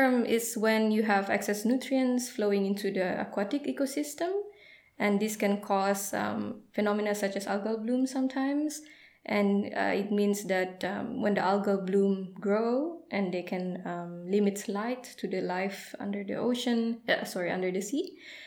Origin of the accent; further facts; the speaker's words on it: Brunei; now in Rostock, Germany; I'm from Brunei, actually, but I study here in Rostock.